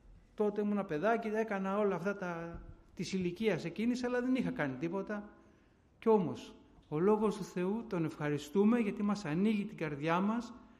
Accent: Athens, Attica, Greece; born there; Γεννήθηκα τη δεκαετία του 60 εγώ. Γεννήθηκα εδώ στην Αθήνα. Και είμαστε 3 αδέρφια στην οικογένειά μου

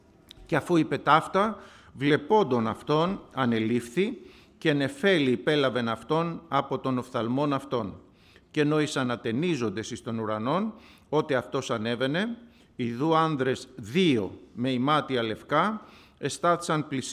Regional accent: Greece; νιώθω όμορφα που γεννήθηκα Έλληνας και μ' αρέσει που είμαι Έλληνας.

